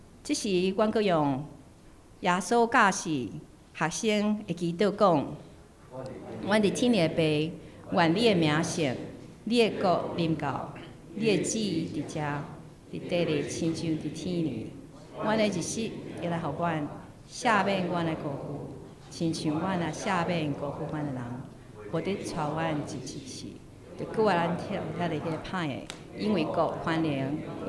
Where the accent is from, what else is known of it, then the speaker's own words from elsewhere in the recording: Taiwan; 我的故乡台湾有选出新的总统和政府